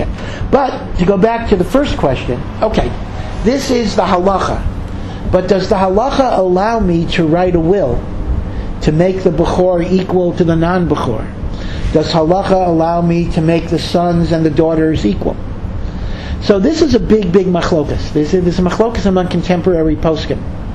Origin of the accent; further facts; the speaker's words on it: Hartford, Connecticut, United States; I grew up in Hartford, Connecticut, if you know New England